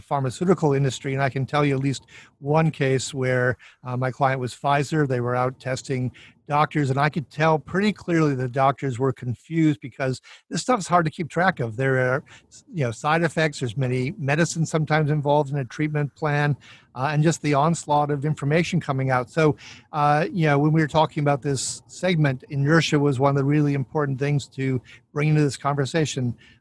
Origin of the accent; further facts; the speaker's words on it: Minnesota, United States; I'm from Minnesota, after all